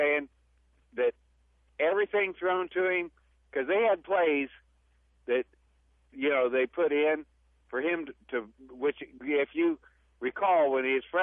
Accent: Ohio, United States; Well, I'm from Ohio, and that's what he does.

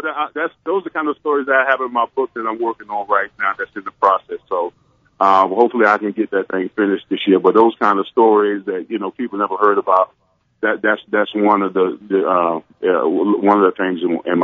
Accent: Orlando, Florida, United States; You know, I was raised in Orlando. I went to University of Miami.

